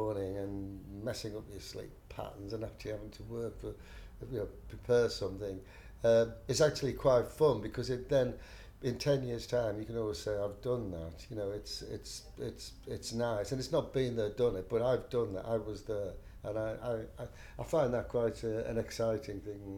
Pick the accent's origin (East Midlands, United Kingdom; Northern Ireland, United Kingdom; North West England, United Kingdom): North West England, United Kingdom; Southport; I don't particularly have any association with anywhere, although I was brought up in Southport in North Liverpool